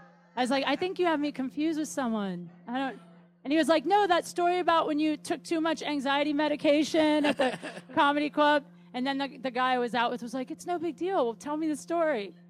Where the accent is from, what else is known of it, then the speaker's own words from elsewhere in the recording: Canton, Ohio, United States; I grew up in Canton, Ohio.